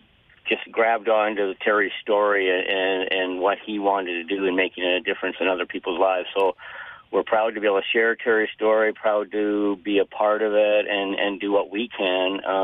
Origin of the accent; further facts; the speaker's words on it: Port Coquitlam, British Columbia, Canada; So, when we were kids growing up in Port Coquitlam, we did anything that any, young kids or teenagers did